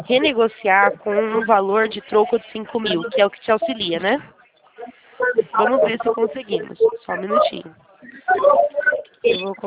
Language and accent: Portuguese; Campinas, São Paulo, Brazil; eu sou de Campinas, interior de São Paulo